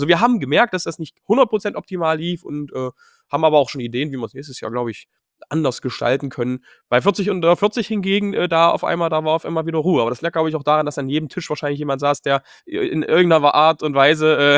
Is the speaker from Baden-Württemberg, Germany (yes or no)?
no; Dessau, Saxony-Anhalt, Germany; ich komme aus Dessau, ich bin da groß geworden. Ich wohne da seit, naja, fast 30 Jahren, nicht die ganze Zeit, aber fast.